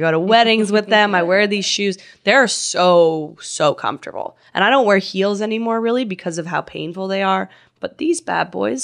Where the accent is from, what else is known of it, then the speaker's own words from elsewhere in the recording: Canada; now in United States; and I'm a Canadian immigrant who's been lawfully living in this country for over 10 years.